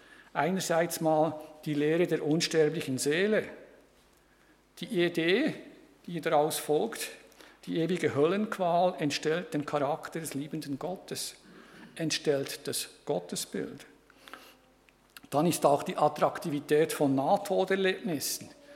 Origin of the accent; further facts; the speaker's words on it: Lucerne, Switzerland; born there; aber ich hatte Glück, ich bin in Luzern geboren